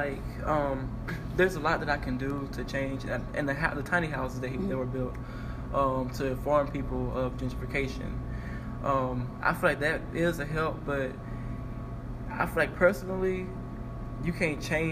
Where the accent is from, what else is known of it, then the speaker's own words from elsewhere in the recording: Dallas, Texas, United States; Yes, growing up in North Dallas, I have watched stores change, prices go up